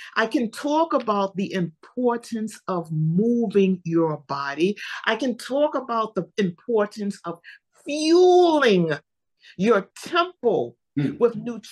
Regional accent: New York City, New York, United States; born there; I was born in New York City, Presbyterian Hospital, August 24th, 1952.

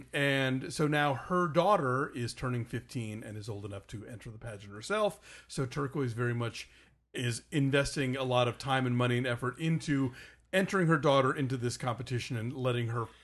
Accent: Atlanta, Georgia, United States; now in Texas, United States; I didn't know what it was until I moved to Texas, and that's on me because I grew up in Atlanta

